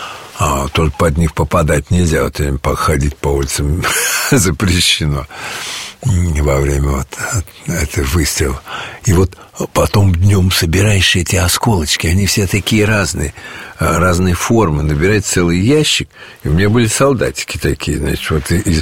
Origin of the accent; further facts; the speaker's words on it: Ryazan, Ryazan Oblast, Russia; мы из Рязани.